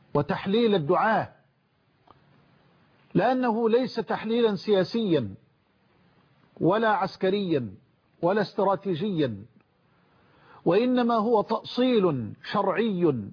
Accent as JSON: {"language": "Arabic", "country": "Egypt", "said": "بلدنا مصر"}